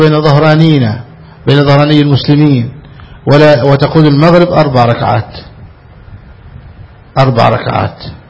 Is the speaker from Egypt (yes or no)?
yes; Egypt; عندنا في مصر تأكل من الزبالة؟